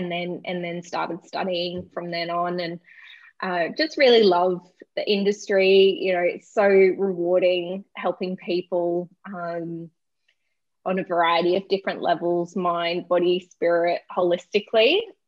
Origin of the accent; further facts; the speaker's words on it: Cairns, Queensland, Australia; now in Gold Coast, Australia; So I'm a mom of 2 girls, 15 and 12, and I'm originally from Cairns. Born and bred North Queensland, and moved to the Gold Coast to study to be a naturopath, and met my husband down here, and yeah, just settled in.